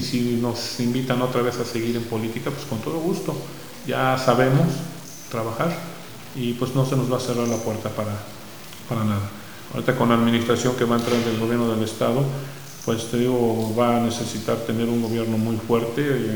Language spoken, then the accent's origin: Spanish; Tetela, Mexico; acá estamos y seguiremos siendo teteleses